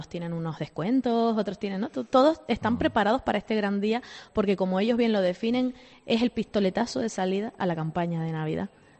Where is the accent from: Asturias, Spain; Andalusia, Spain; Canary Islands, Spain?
Canary Islands, Spain; Tejina; Sí, soy de Tejina, entonces es complicado llegar aquí